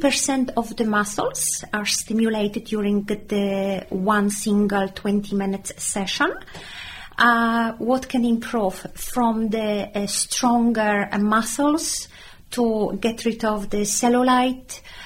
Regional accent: Poland; now in Walton-on-Thames, United Kingdom; Surrey, and I'm very pleased being here for around 10 years. I came from Poland.

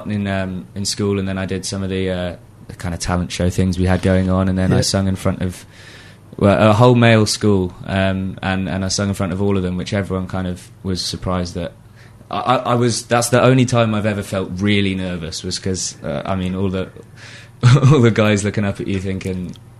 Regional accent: Epsom, South East England, United Kingdom; I come from Epsom. With parents originally, my dad's from Llanelli in West Wales, and my mum's from Shropshire. So, yeah, kind of... mixed background.

